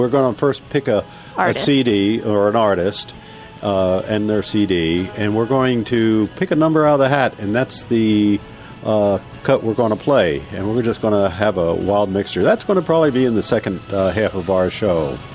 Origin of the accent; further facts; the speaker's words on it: New Jersey, United States; I'm from New Jersey.